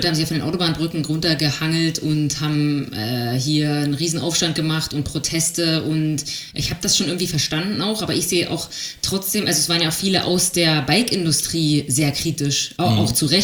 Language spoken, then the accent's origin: German; Germany; Wir als Deutsche müssen ja auch ein bisschen konservativ bleiben.